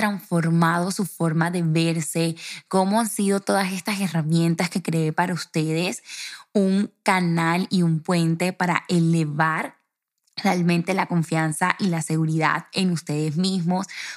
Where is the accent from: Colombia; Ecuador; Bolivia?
Colombia; moved away as an adult; now in Madrid, Spain; Yo soy colombiana, pero llevo ya este es mi tercer año viviendo aquí en Madrid.